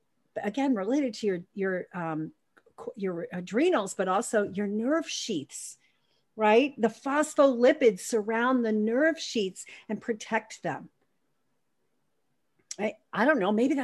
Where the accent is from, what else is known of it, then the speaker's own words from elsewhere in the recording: New York, United States; I'm a Italian from New York. So when things get to me, I express it.